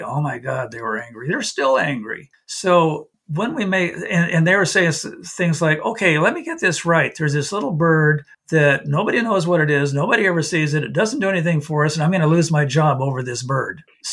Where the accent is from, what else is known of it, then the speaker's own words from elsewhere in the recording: Oregon, United States; I grew up in Southern Oregon, way South Oregon, down near Medford, Oregon, and that was logging country.